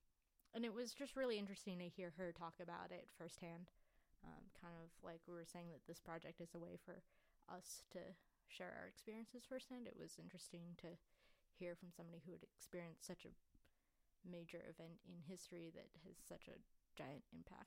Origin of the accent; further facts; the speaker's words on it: Fujian, China; since I'm from Fujian province, which is a southern province